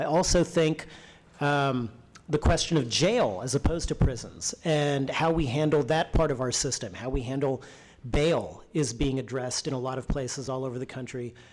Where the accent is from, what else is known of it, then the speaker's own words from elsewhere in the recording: Texas, United States; now in Ohio; I'm from Texas.